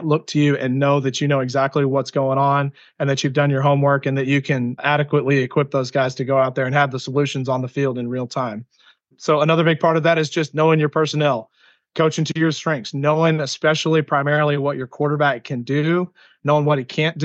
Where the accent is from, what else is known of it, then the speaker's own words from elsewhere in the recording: Abilene, Texas, United States; here in Abilene, Texas. And so getting an opportunity to come back to my hometown where my wife is also from here at McMurray has been a tremendous blessing for me and my family